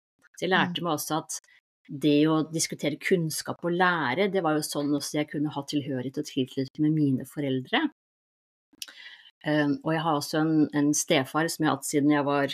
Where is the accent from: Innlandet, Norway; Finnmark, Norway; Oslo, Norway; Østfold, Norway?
Østfold, Norway; Tomter; jeg vokste opp i Tomter, som var en liten bygd inne i Indre Østfold, som omgitt av skog, så det var et lite høl i skogen.